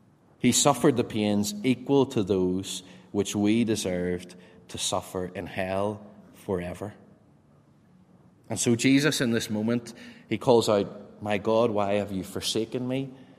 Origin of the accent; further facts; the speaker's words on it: Northern Ireland, United Kingdom; moved away as an adult; now in Spain; growing up in Northern Ireland, we weren't really exposed much to other languages. I have a French GCSE and really can't speak a word of anything of French. And so moving to Spain at the age of 29